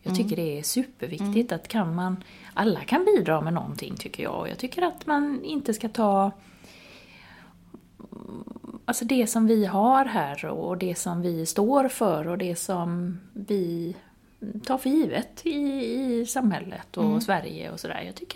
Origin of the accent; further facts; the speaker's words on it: Finland; jag kommer ju från Finland från början